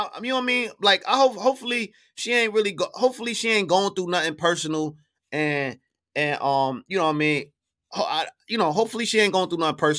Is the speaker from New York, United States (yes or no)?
yes; New York, United States; I love the Celtics. I'm from New York. It's crazy, but I love the Celtics.